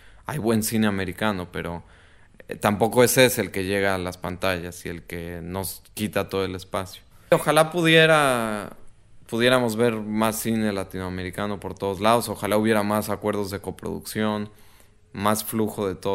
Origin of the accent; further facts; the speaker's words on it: Mexico; para mí como mexicano, ver una película colombiana, una buena película, sería muy interesante